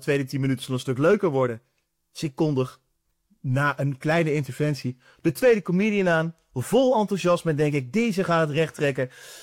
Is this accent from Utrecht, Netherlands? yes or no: yes; Houten, Utrecht, Netherlands; Ik kom uit Houten, daar ben ik opgegroeid.